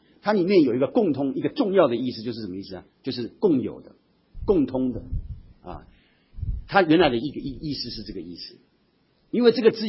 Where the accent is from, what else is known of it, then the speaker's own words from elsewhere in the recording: Taiwan; Chinese is a second language; 我们在台湾成长，那个英文不是我们的主要的，是 second language， 是那个 foreign language 啊，是所谓的外语。